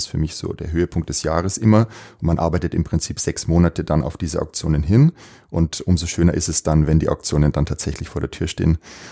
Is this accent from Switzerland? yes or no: no; Regensburg, Bavaria, Germany; ich habe begonnen im zarten Alter von 15 Jahren in einer Pfandleihe im beschaulichen Regensburg, meiner Heimatstadt.